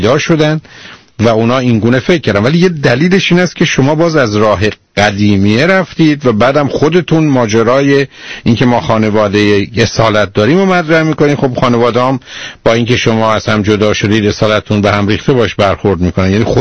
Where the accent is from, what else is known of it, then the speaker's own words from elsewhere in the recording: Iran; متوجه میشن من ایرانیم. خب هستم دیگه.